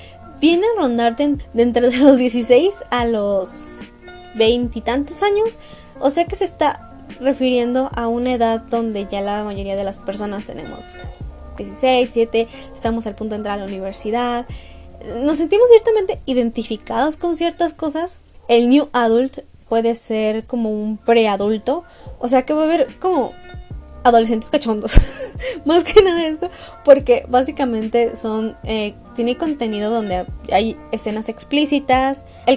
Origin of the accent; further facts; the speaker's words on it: Mexico; A mi ciudad todavía no llega. Yo no soy del centro, yo no soy de Ciudad de México.